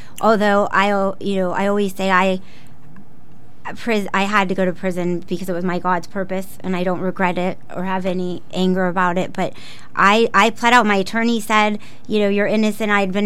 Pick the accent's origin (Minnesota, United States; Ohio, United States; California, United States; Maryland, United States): Ohio, United States; Upper Arlington; I grew up in, later in life, I grew up in Upper Arlington